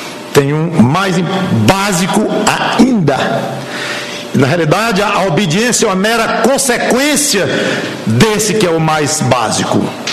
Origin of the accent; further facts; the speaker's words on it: Brazil; Porque eu sou brasileiro